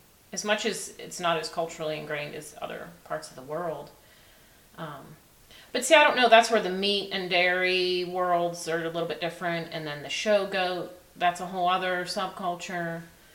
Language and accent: English; Pittsburgh, Pennsylvania, United States; I mean, I grew up in a city. I'm from Pittsburgh. So, like, this whole, like, lifestyle was not, you know, I didn't start with that.